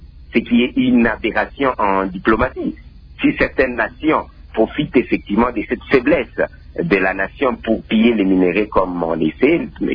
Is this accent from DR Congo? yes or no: yes; DR Congo; mais en tant que Congolais, avoir les tueries qui sont en train de se passer